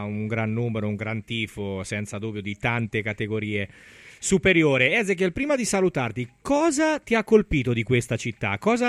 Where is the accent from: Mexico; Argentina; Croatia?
Argentina; Tu, da argentino ad argentino, come lo vedi?